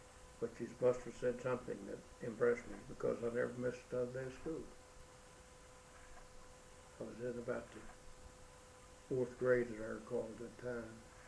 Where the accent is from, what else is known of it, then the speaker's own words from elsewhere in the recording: New Hope, Kentucky, United States; born there; I was born in McCracken County, a little community called New Hope, where my grandfather had been pastor of a church there for many years.